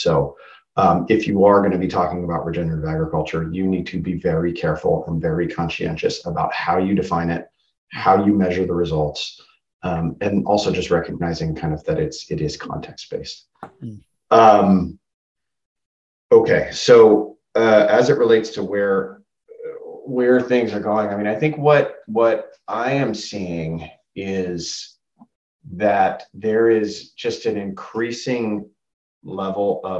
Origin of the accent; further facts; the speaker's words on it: United States; I'm American. What can I say?